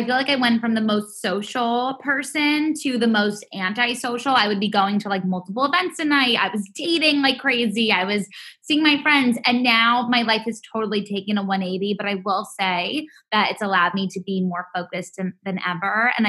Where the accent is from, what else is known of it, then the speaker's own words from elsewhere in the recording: New York City, New York, United States; So I grew up born and raised in New York City